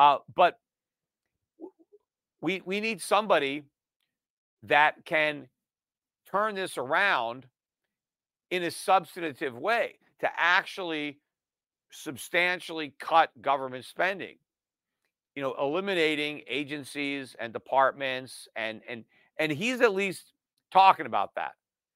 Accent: United States; You know, as an American, I would be very hopeful that that would be the case.

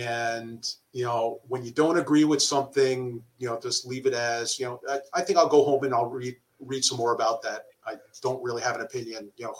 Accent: New York, United States; I remember my dad. I grew up in New York.

